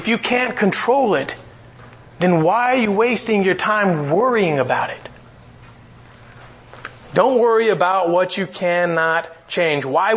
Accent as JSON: {"language": "English", "country": "Mexico", "tie": "born or raised there", "said": "And I grew up in Mexico and they made us stand outside the front of the classroom"}